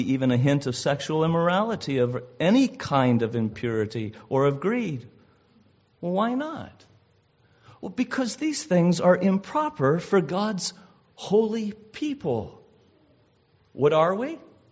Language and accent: English; Indiana, United States; I'm a neighbor. I'm an American. I'm a Hoosier.